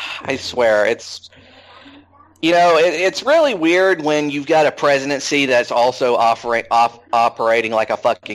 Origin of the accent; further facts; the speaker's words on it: Georgia, United States; They were in my home state of Georgia, also Texas, Kentucky, and Arkansas.